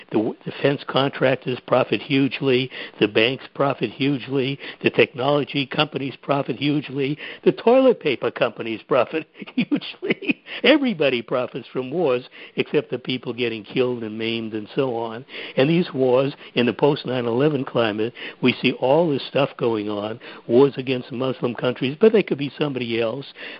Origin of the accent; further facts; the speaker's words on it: Boston, Massachusetts, United States; born there; close to my heart, Ellen, because I was born in Boston, and I know the precise spot where the bombings took place.